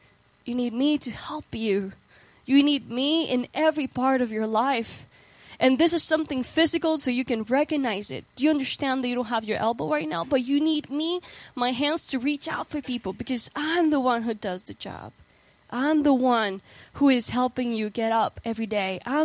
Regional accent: Puerto Rico; I am from Puerto Rico, and I'm 23 years old.

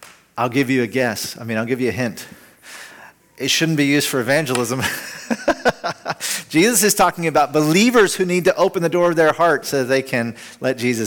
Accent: the South, United States; I grew up in the South, and it was in the gym.

